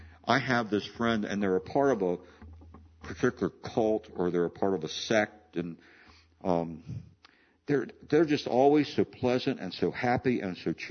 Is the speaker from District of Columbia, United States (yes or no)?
no; Maryland, United States; took place in my hometown area back in Western Maryland years ago.